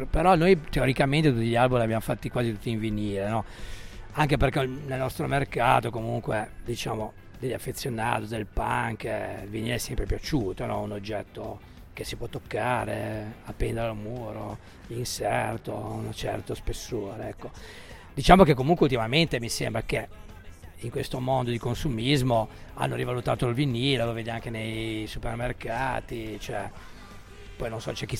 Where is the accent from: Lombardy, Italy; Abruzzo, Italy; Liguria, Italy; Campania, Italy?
Liguria, Italy; Savona; siamo di Savona